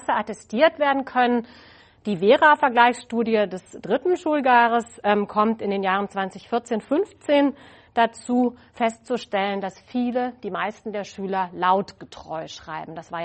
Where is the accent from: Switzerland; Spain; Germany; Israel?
Germany; Freiburg, Baden-Württemberg; ich komme ja eigentlich aus Freiburg